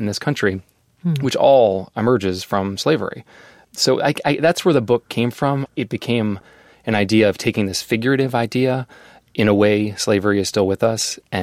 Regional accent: United States; And then as a human, as an American

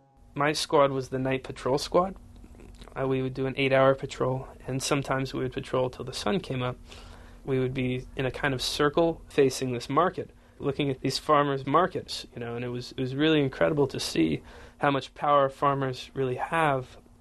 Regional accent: New Mexico, United States; I tell people that I was from New Mexico, but then I tell people that I spent time in Iraq, and I'm no longer from New Mexico.

